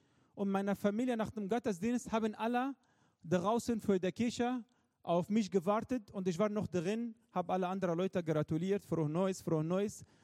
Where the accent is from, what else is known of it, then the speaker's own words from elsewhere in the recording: Egypt; Also wenn wir als Ägypter Alkohol kaufen wollen würden, da gibt es keinen Alkohol.